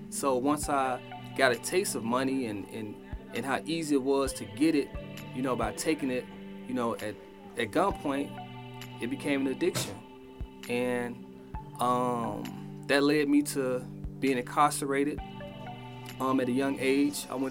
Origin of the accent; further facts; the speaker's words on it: Chicago, Illinois, United States; I was raised in Chicago, the South Side, the Robert Taylor Projects. My mom, she was a school teacher. My dad was a truck driver.